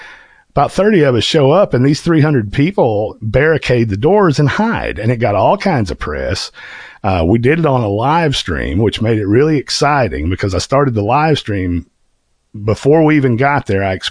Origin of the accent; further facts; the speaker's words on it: United States; I'm an American, and I'm a white nationalist